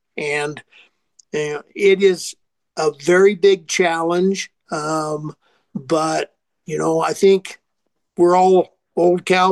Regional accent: Nebraska, United States; also born or lived in Colorado; now in Red Lodge, United States; Okay, well, the answer to the first question is actually I'm from Nebraska. I'm a Nebraska boy, and went to school in Colorado and did a lot of my career in Colorado, but I've lived in Montana for 5 years now in Red Lodge

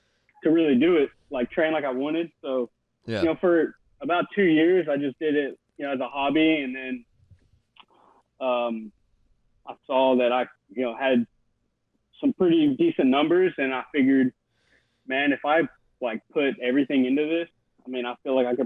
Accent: Tyler, Texas, United States; now in Dallas, United States; I'm from Tyler, Texas, and I moved to Dallas, Texas

